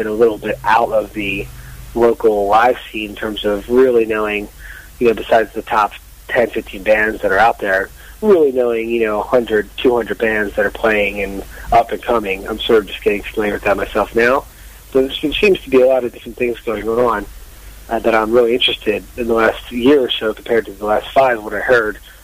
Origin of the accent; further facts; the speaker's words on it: Philadelphia, Pennsylvania, United States; born there; I ended up here because I was born in Philadelphia.